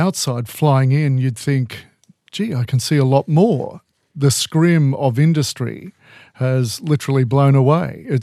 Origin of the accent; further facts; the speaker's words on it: Newcastle, New South Wales, Australia; thank you for calling my hometown the good city of Newcastle.